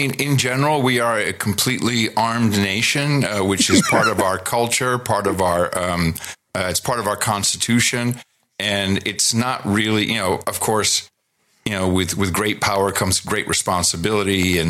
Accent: Amsterdam, North Holland, Netherlands; Yeah, I grew up in Amsterdam, so I speak fluent Dutch.

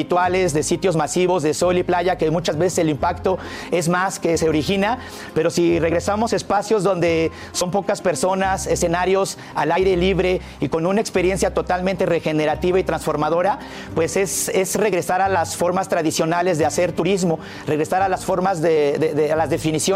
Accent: Tlaxcala, Mexico; soy de Tlaxcala y soy guía de turistas.

